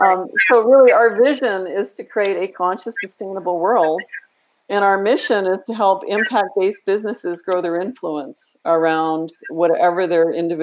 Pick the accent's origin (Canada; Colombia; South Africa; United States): Canada; I'm Canadian, so we say it both ways.